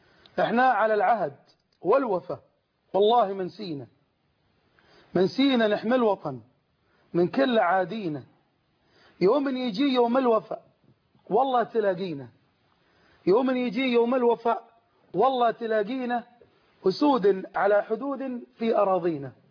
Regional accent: Sinai, Egypt; نحن تحت أبناء سيناء قبائل سيناء

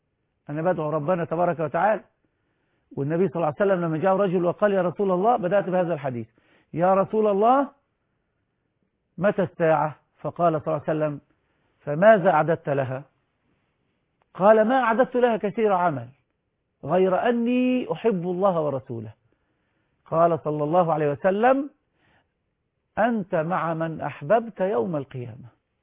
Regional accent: Egypt; لكن القضاء عندنا في مصر

